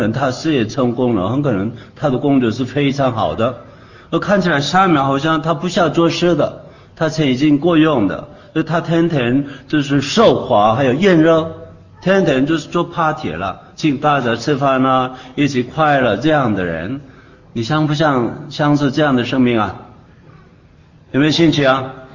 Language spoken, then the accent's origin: Chinese; South Korea; Chinese is a second language; also born or lived in Israel; 所以我出生做一个韩国人。我就是在那边长大，在那边当兵，读大学当兵。